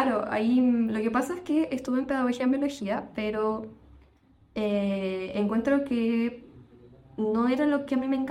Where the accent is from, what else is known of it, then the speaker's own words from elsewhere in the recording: Chile; Porque yo soy de región, yo no soy de Santiago